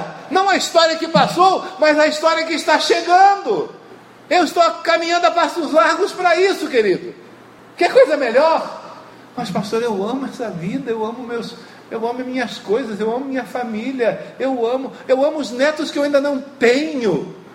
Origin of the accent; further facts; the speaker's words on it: Brazil; A verdade para mim não é porque eu sou brasileiro